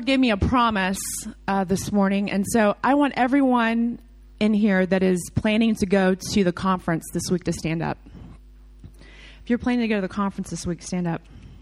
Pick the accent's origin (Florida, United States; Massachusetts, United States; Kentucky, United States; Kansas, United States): Kentucky, United States; Louisville; At home, I'm obviously from Louisville, Kentucky